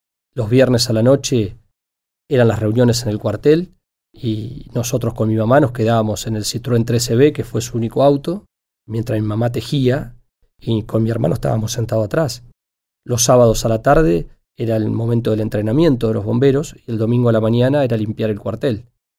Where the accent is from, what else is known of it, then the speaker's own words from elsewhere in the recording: Argentina; Somos muy pocos argentinos los que tenemos ese premio.